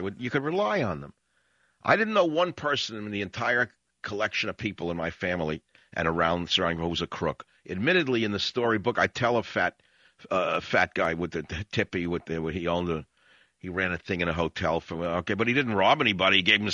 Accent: New York, United States; Hey, I'm from New York. I'm like Michael Savage.

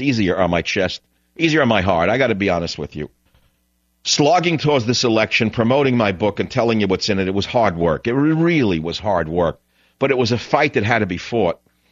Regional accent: Bronx, New York, United States; Although I grew up in the Bronx and he grew up in Brooklyn and we didn't know each other, this is almost shocking.

